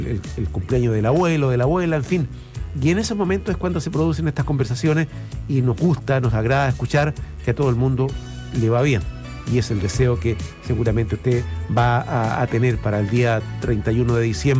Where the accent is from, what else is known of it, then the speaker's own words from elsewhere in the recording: Chile; lo que estamos pensando nosotros como chilenos y chilenas